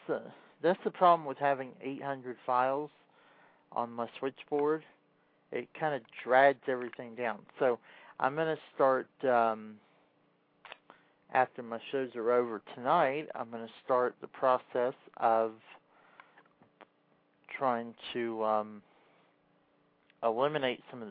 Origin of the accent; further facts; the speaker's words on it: Atlanta, Georgia, United States; 2.5-hour delay getting to my hometown of Atlanta, GA.